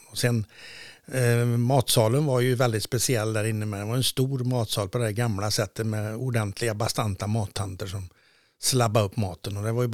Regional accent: Tidaholm, Västra Götaland County, Sweden; jag föddes ju mitt i Tidaholm, slutet på 50-talet, 1958 då. Och jag bodde ju ganska centralt, granne med Vulkan.

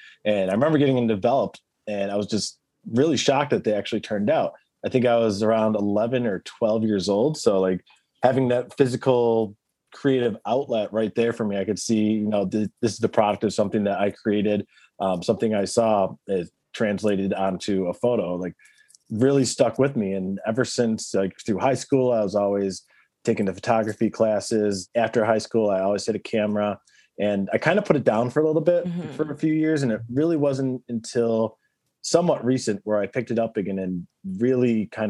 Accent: Buffalo, New York, United States; I'm from Buffalo, New York.

